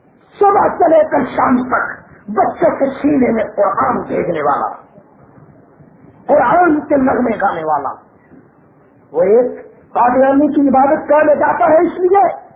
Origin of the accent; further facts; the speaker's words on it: Samundri, Punjab, Pakistan; فیصل آباد میرا ضلع ہے، وہاں کل صبح 4 بجے ڈی سی صاحب کا پیغام ہمارے سمندری میں ملا کہ آپ اپنے ضلع میں داخل نہیں ہو سکتے۔